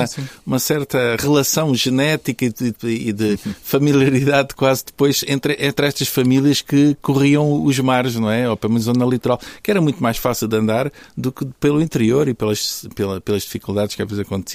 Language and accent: Portuguese; Faro, Portugal; now in Porto, Portugal; Eu nasci no Sul, no Sul Algarvio, nasci em Faro